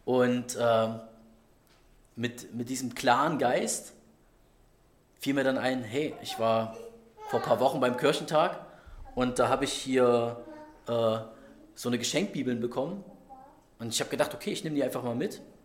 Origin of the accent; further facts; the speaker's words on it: Bremen, Germany; also born or lived in Dresden; Das war in meiner zweiten Heimat in Bremen, wo ich aufgewachsen bin, wo ich 16 Jahre gelebt habe. Und da war ich dann aber schon zu Gast, ich war schon wieder richtiger Dresdner und habe bei meiner Mutter dort übernachtet in meinem Heimatstadtteil.